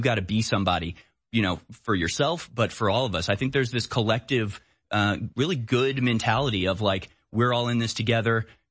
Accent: Houston, Texas, United States; Let's go to Dr. Mike in Houston. Dr. Mike in my hometown.

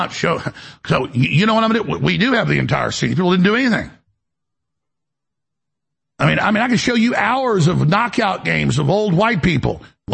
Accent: Dallas, Texas, United States; born or raised there

